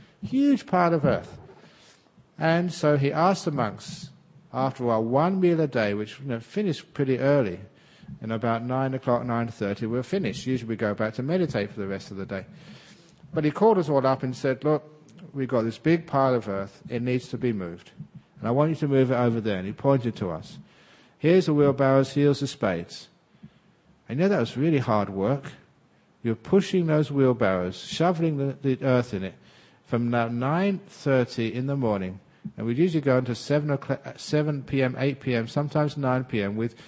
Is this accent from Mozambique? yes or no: no; England, United Kingdom; born there; I was born in England